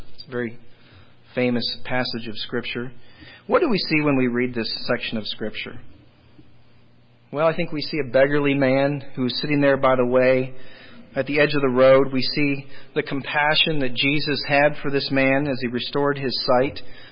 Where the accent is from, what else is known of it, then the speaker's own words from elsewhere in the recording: Iowa, United States; born there; You see, the state in which I was born in Iowa, and they issued me a birth certificate.